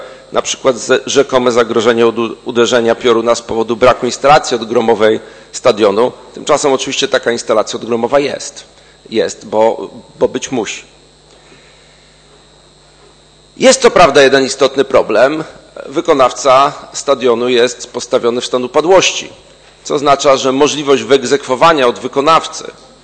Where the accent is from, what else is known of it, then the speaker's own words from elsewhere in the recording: Poznań, Greater Poland Voivodeship, Poland; jako prezydent miasta, ale także jako poznaniak, jestem dumny z poznańskiego stadionu.